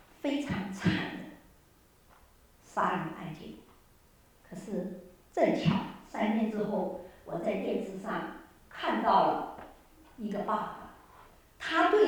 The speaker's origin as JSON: {"language": "Chinese", "country": "China", "said": "我们中国人在新年的时候喜欢大扫除，把家里通清除掉，所谓的除旧布新。"}